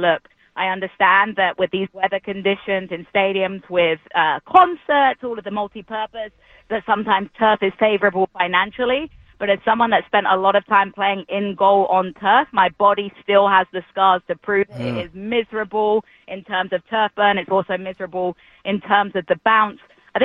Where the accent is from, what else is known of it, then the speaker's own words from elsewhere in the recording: United Kingdom; but I think I can say that as a British person, I get a pass.